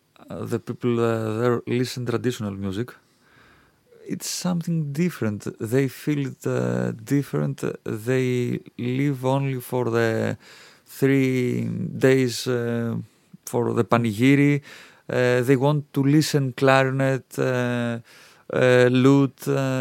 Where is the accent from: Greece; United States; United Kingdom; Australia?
Greece; Epirus; English is a second language; my mother, also me, I am from Zagori.